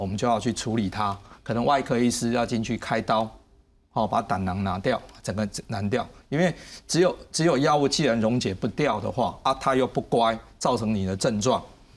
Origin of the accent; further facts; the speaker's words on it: Taiwan; 我们台湾人的胆结石成分开始在变了